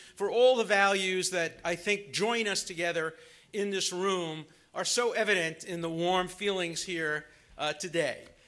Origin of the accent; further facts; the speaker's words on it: Brooklyn, New York, United States; I come from Brooklyn where we talk very, very, very fast.